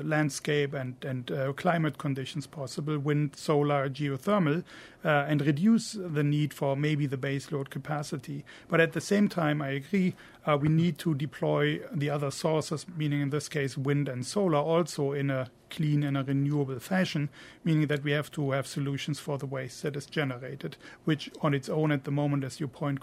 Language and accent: English; Germany; English is a second language; I can talk about one example from my home country in Germany.